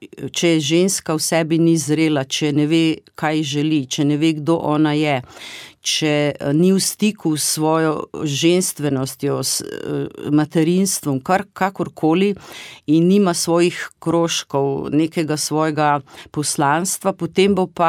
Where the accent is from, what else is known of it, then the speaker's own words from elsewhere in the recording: Croatia; now in Slovenia; biti sama, ne, v drugi državi, preselila sem se iz Hrvaške sem, ne, brez podpore